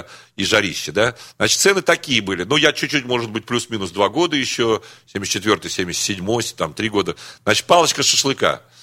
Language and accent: Russian; Tashkent, Uzbekistan; moved away; Если говорить, ты откуда, я говорю, из Ташкента. Давно, правда, но-то из Ташкента.